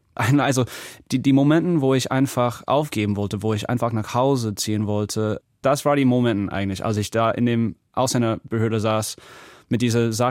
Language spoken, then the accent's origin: German; United States; German is a second language; now in Germany; ich bin weiß, ich komme aus den USA, ich kann ziemlich gut Deutsch.